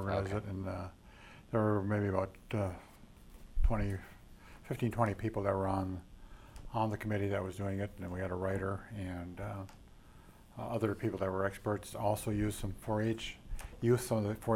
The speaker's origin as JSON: {"language": "English", "region": "Wisconsin", "country": "United States", "tie": "born or raised there", "said": "so I would look forward to actually doing that in Wisconsin, since it was my home state."}